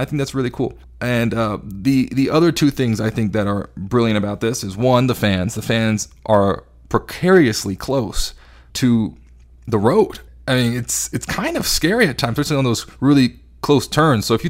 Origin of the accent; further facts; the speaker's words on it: Texas, United States; You know, I'm from Texas. I just like to drive cars.